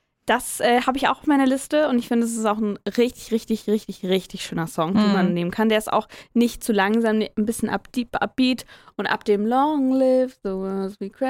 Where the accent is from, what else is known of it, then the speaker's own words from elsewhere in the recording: Hamburg, Germany; Und ich komme da, wo ich aufgewachsen bin in Hamburg, da ist eine Eissporthalle.